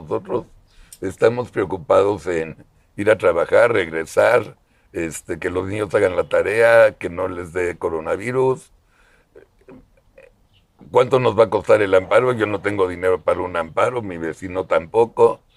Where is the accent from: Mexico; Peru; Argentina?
Mexico; Así crecí en México yo.